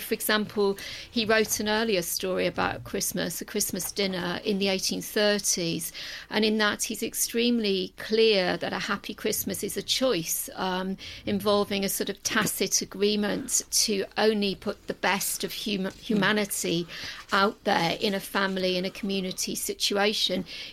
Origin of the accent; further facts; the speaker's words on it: Wales, United Kingdom; I say that as a Welsh person